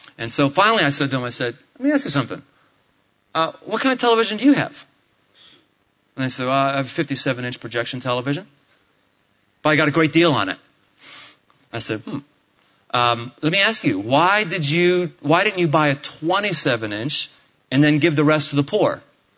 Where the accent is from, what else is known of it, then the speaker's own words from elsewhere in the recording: Pittsburgh, Pennsylvania, United States; now in Cincinnati, United States; Because you knew that I was born and bred in Pittsburgh. 30 years, born and bred.